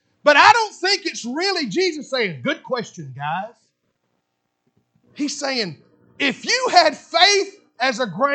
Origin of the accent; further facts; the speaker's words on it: Alabama, United States; In this part of the country, I grew up over around Sand Mountain.